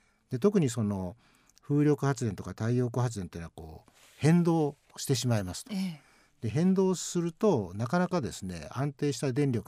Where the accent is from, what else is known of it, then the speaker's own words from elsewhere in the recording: Kanagawa, Japan; now in Yamanashi, Japan; いや、すいません、私は神奈川なんですけれども